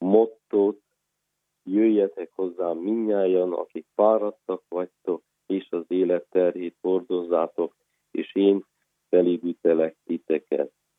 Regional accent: Brașov, Brașov County, Romania; Brassóba nevelkedtem, ott nem volt probléma. Édesapám román volt, tehát ismerni, jól ismertem a román nyelvet.

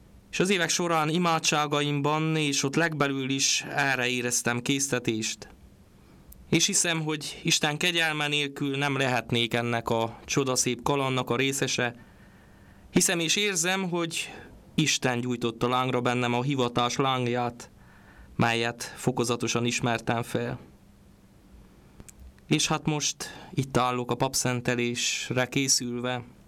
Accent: Mădăraș, Harghita, Romania; a Hargita hegység lábánál fekvő törzsgyökeres székely faluban Csíkmadarason születtem 1998. július 1-én szüleim második gyermekeként. Az elemi iskolát ott a szülőfaluban

